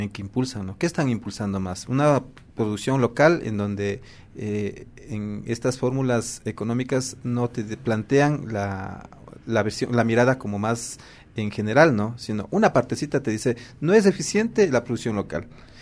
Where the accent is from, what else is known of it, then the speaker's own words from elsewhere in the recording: Ecuador; nosotros aquí como ecuatorianos, ecuatorianas, orgullosos de la diversidad